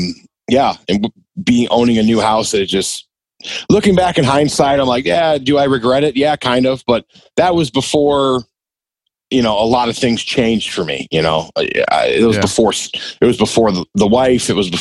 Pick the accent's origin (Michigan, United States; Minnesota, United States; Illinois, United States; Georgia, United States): Illinois, United States; Chicago; I'm a drummer. I'm from Chicago.